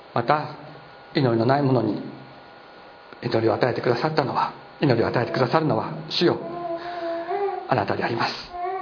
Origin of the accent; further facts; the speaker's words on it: Chiba, Japan; 私は千葉県民なんですけども、